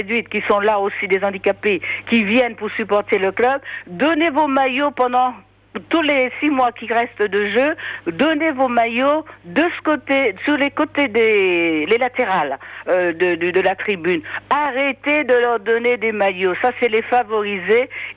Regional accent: Paris, Île-de-France, France; Mais bon, je suis parisienne.

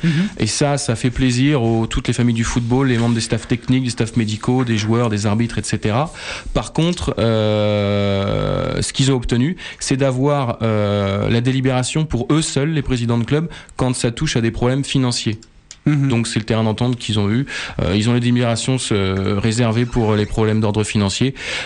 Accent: France; je suis un peu chauvin parce que je suis français

